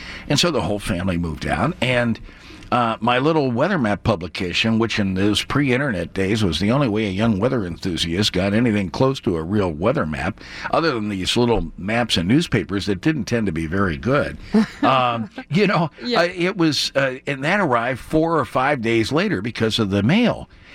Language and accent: English; Pittsburgh, Pennsylvania, United States; born there; I was born in Pittsburgh. That's where my folks are from. We moved out there and lived for 13 years.